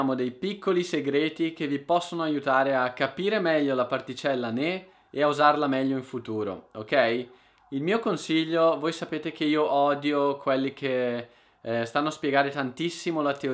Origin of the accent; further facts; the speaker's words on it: Lombardy, Italy; io che sono dalla Lombardia parlo in modo diverso rispetto a qualcuno che viene dal Lazio o dalla Campania o dalla Sicilia.